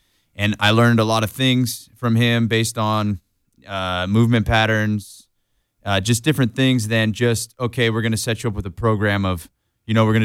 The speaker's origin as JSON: {"language": "English", "town": "Willows", "region": "California", "country": "United States", "said": "I'm from Willows, close, and went to Butte, then went to Chico State."}